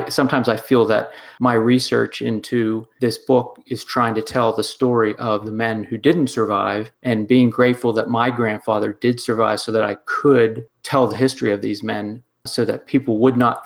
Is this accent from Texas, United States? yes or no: no; Pittsburgh, Pennsylvania, United States; But I'm from the Pittsburgh area